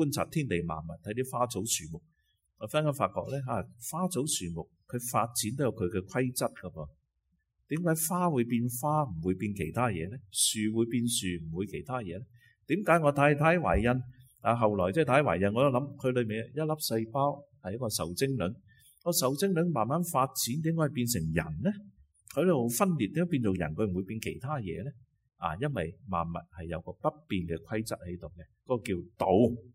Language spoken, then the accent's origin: Cantonese; Guangdong, China; 嗰啲都分别，我广东人讲唔清楚